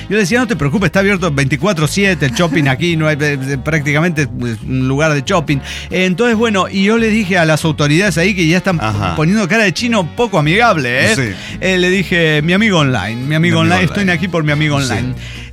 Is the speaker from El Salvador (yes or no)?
no; Colombia; Y aquí estoy, como buen colombiano, en el aeropuerto de Hong Kong